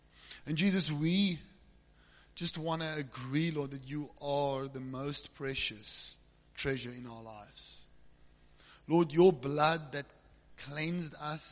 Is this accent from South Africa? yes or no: yes; Cape Town, Western Cape, South Africa; now in Secunda, South Africa; I'm the pastor from Secunda, and I was upgraded to Secunda from Cape Town.